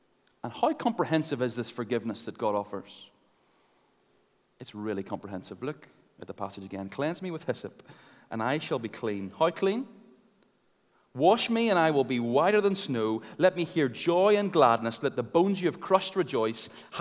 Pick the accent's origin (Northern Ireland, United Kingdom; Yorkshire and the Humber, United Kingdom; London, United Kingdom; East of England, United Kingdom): Northern Ireland, United Kingdom; Ballymena; Say that a bit weird, I'm from Ballymena.